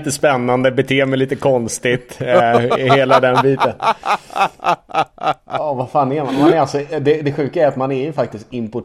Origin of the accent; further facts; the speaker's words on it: Sweden; now in Switzerland; Men jag tror att man som svensk på något sätt, när man kommer utomlands och spelar, så försöker man bli en i gänget väldigt fort